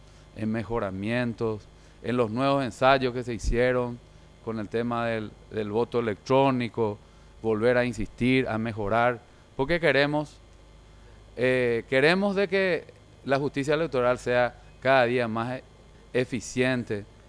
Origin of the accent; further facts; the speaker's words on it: Paraguay; Y eso realmente me dio a mí mucha satisfacción y un orgullo como paraguayo.